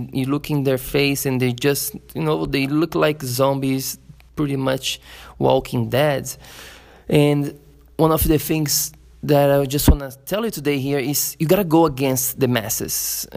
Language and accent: English; Florianópolis, Santa Catarina, Brazil; English is a second language; we travel from my hometown, Florianópolis, in Brazil. We are in Brazil right now, to the big city of São Paulo.